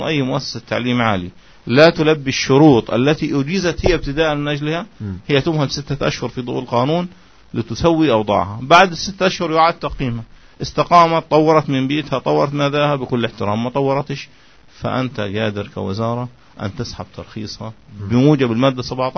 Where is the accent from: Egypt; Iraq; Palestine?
Palestine; Gaza, Gaza Strip; سواء لدى الفرق العاملة عندنا في غزة أو لدى الفرق العاملة في رام الله